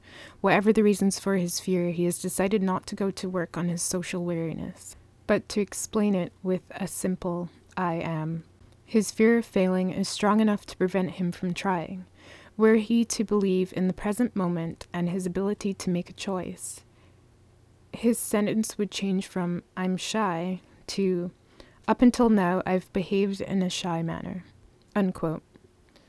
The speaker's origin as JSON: {"language": "English", "region": "Scotland", "country": "United Kingdom", "tie": "born or raised there", "accent": "hybrid of Scottish and Canadian", "said": "I grew up in Scotland, and so my accent is a very weird hybrid of Scottish and mostly Canadian, so that's why I sound kind of funny."}